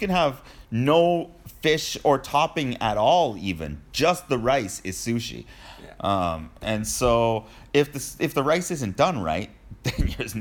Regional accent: Canada; now in Australia; I didn't want to give up my Canadian citizenship. I'm proud Canadian.

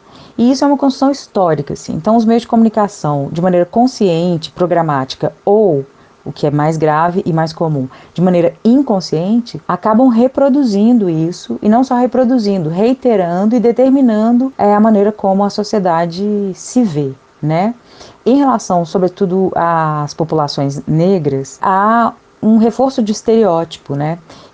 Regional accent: Belo Horizonte, Minas Gerais, Brazil; also born or lived in Ituiutaba; Eu nasci no interior de Minas, no Triângulo Mineiro, numa cidade chamada Ituiutaba. Mas vim para Belo Horizonte muito novinha, assim, com a família. Igual um monte de gente da minha geração, né? Eu nasci em 75

